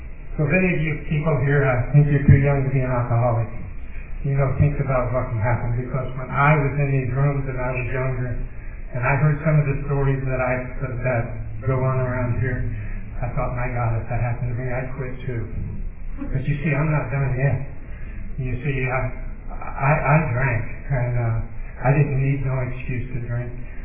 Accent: Indiana, United States; also born or lived in Florida / Oklahoma / Alabama; I'm from Indiana. After I got out of the service, I ended up in Florida. And I ended up in Oklahoma and Alabama, and I all across the country.

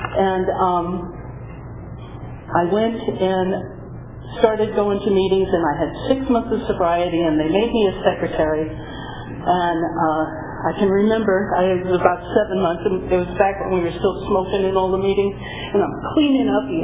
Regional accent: New York, United States; I'm from New York.

